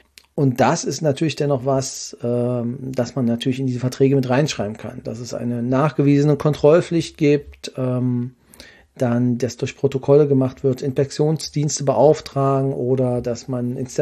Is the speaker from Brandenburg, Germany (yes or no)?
yes; Brandenburg, Germany; bei uns in der Region Brandenburg oder beziehungsweise dann in dem Fall Ostprignitz, Ruppin, da wo ich herkomme